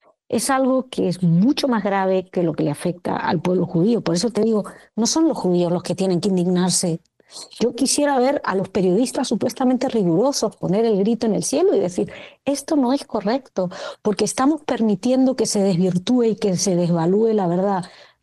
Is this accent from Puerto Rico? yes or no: no; Spain; pero a mí, como española, me parece indignante.